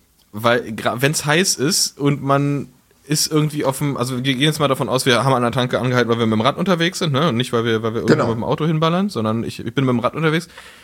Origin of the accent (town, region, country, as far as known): Berlin, Germany; born or raised there